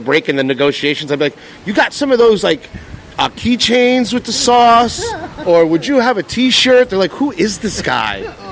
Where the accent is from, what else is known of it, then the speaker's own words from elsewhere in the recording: New Jersey, United States; I mean, listen, I come from New Jersey.